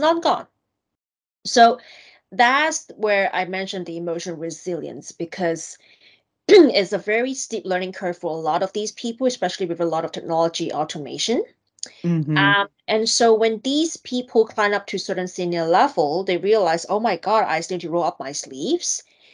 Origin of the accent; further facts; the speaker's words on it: Hong Kong; I'm from Hong Kong